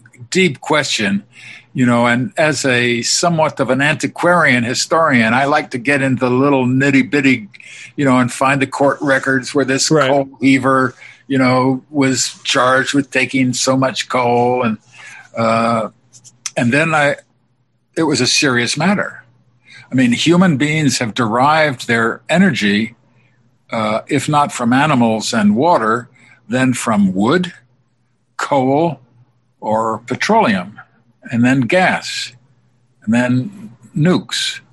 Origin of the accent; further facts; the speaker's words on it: London, United Kingdom; I remember this as a child because I grew up in London